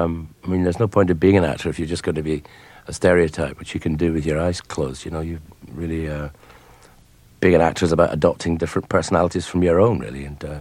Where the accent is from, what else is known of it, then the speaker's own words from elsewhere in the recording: Glasgow, Scotland, United Kingdom; I grew up in Glasgow in Scotland.